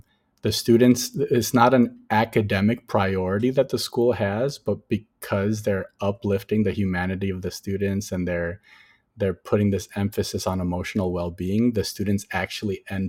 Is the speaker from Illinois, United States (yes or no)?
yes; Chicago, Illinois, United States; So I, you know, growing up in Chicago, I got into a lot of amazing experiences as a young person learning music in high school and in college.